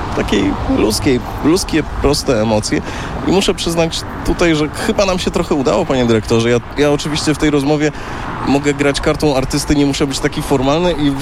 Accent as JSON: {"language": "Polish", "town": "Warsaw", "region": "Masovian Voivodeship", "country": "Poland", "said": "staram się nie myśleć w kategoriach klasycznego przeżywania tego jako warszawiak"}